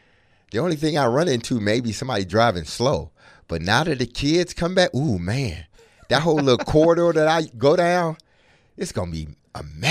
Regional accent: Nashville, Tennessee, United States; Tell him, hey, listen, I'm here from Nashville, and we're just passing through

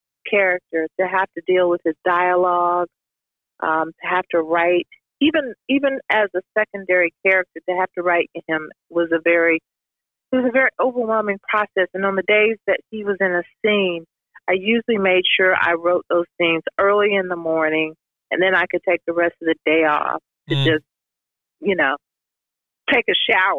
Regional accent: the South, United States; It wasn't as hard because I grew up in the South. So I know what that dialect sounds like.

